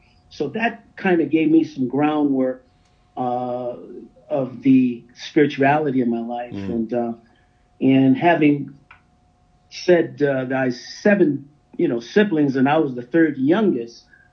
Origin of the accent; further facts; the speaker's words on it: Keokuk, Iowa, United States; it's called Keokuk. And when I say that, people think that's another country. But that's one of the small little cities in Iowa